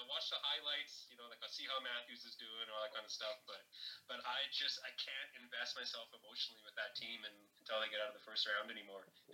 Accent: Alberta, Canada; growing up in Alberta

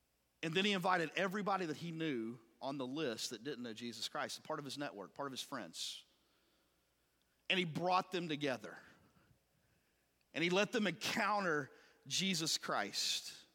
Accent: Ohio, United States; now in Louisville, United States; From having family from Eastern Kentucky and growing up in Ohio and coming to this awesome city, there was a lot of things I didn't understand.

